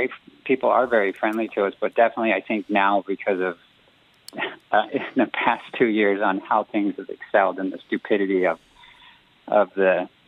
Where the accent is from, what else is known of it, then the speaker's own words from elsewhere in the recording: California, United States; Same as the other young lady, California, Southern California, actually, for us.